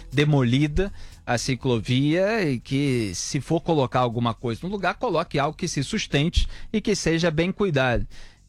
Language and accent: Portuguese; Rio de Janeiro, Brazil; born there; now in São Paulo, Brazil; eu nasci no Rio, moro há 2 anos aqui em São Paulo, vim para trabalhar